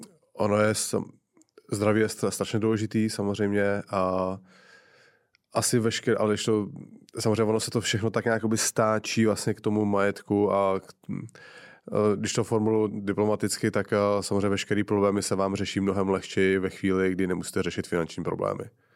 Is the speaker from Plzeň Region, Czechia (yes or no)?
yes; Plzeň, Plzeň Region, Czechia; tak už jsem tenkrát měl myšlenku, že zkusím něco otevřít v Plzni, odkud pocházím